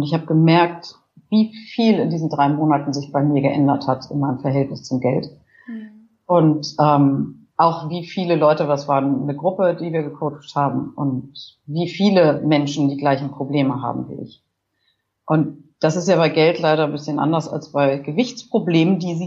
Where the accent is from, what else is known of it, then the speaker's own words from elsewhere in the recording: Hamburg, Germany; Ich komme aus Hamburg